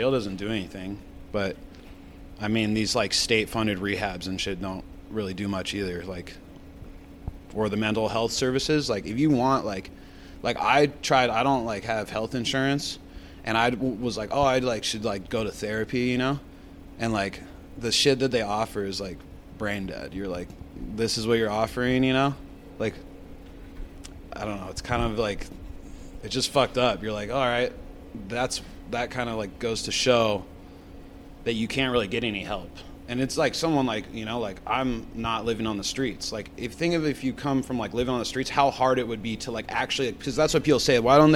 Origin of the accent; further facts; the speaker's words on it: Santa Cruz, California, United States; Like where I grew up in Santa Cruz, California, like that was a thing.